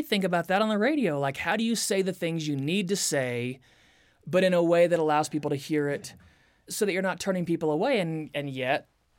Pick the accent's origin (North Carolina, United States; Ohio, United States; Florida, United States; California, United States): California, United States; I grew up in Southern California.